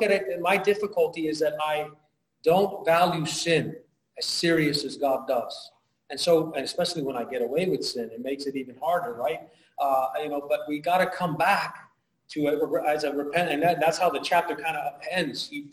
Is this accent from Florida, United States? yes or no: yes; Hialeah, Florida, United States; The way I grew up in Hialeah was that we took two verses at a time.